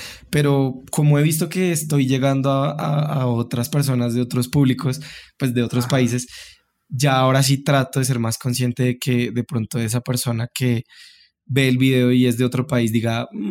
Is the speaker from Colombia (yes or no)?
yes; Colombia; yo soy de Colombia y todos sabemos que en Colombia tenemos un estereotipo desde los 80